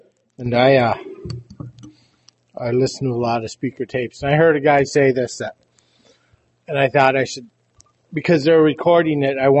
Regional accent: Rapid City, South Dakota, United States; now in Custer, United States; I'm from South Dakota. I'm from, originally from Rapid City. I live in Custer now.

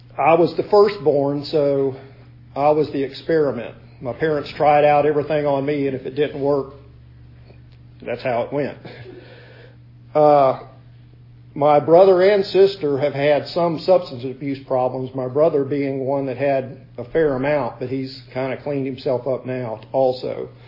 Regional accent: Jacksonville Beach, Florida, United States; born there; I was born in Jacksonville Beach, Florida.

